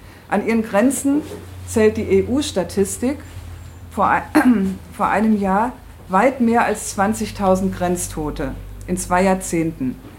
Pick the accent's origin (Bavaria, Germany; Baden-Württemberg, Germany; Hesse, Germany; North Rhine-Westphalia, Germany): North Rhine-Westphalia, Germany; Ich komme aus dem Ruhrgebiet.